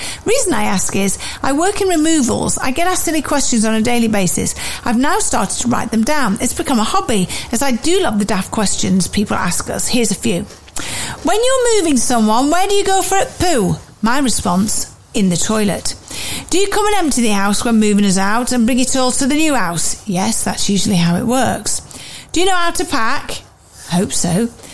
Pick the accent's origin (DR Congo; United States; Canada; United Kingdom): United Kingdom; Wellingborough, East Midlands; I'm from Wellingborough in Northamptonshire, where they make shoes, which is what we're most famous for.